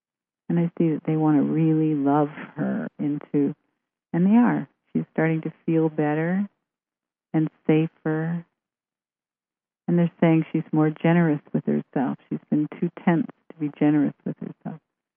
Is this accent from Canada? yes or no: yes; Vancouver, British Columbia, Canada; we live just a short distance from Vancouver. It's my hometown.